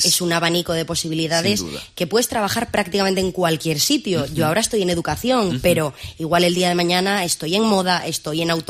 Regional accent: Torrelavega, Cantabria, Spain; yo soy de Torrelavega, entonces para mí Cantabria, la tierruca, yo creo que es lo mejor

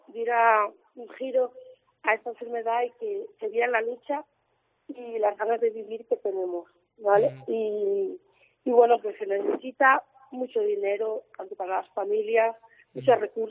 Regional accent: Asturias, Spain; moved away; yo soy asturiana, pero mi madre es de aquí, yo me vine hace 15 años a vivir aquí.

